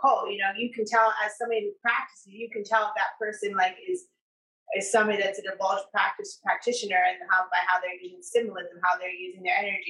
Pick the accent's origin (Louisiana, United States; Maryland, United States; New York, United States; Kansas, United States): Kansas, United States; because I was raised in Kansas, you know, good old Dusty.